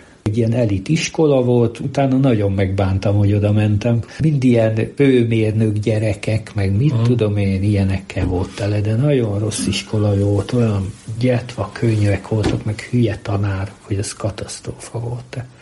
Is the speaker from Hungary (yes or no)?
yes; Szeged, Csongrád-Csanád, Hungary; Először Rajgyőn laktak, aztán meg Hattyastelepre költöztek. Az egy külső része Szegednek, egy külvárosa. Ott laktunk